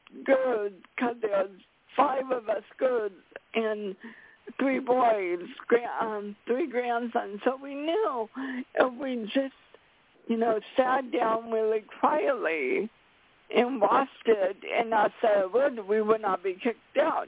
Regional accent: Seattle, Washington, United States; I'm from Seattle, Washington.

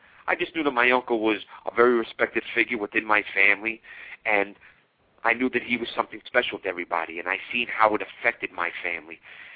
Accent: Brooklyn, New York, United States; I was raised in Williamsburg, Brooklyn, but at this time we had already moved to the Canarsie section.

